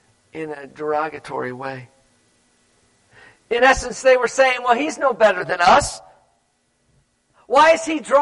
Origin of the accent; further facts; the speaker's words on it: Florida, United States; I grew up in Florida, my dad was a pastor, and so I ran the church, you know, just like most little tykes